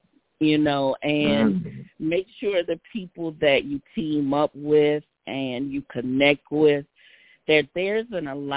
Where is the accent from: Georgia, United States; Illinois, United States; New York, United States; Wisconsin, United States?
Georgia, United States; Savannah; And in the industry, Dolores Green from my hometown, Savannah, Georgia, she gave me my first opportunity to be a salon owner.